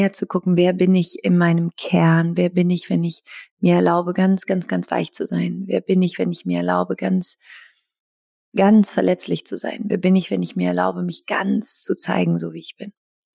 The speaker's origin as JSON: {"language": "German", "town": "Überlingen", "region": "Baden-Württemberg", "country": "Germany", "tie": "born there", "said": "geboren in Überlingen"}